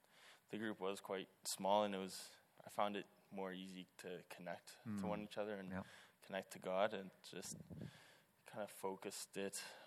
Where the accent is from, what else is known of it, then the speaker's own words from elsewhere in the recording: Morinville, Alberta, Canada; now in Beaumont, Canada; I was raised in Morinville, Alberta, just north of St. Albert.